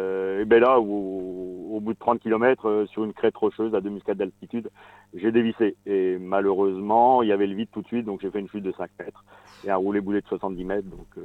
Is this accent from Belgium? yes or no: no; Bordeaux, Nouvelle-Aquitaine, France; Donc puisque je suis bordelais, hein, sur Bordeaux